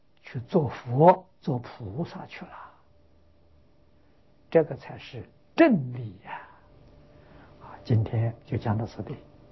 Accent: China; 要用我们中国人通俗的说法就是大纲领，总纲领

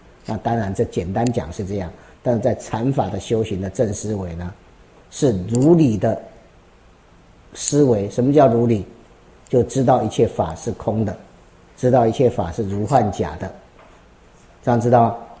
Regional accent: China; 我们中国人就是这么奇怪

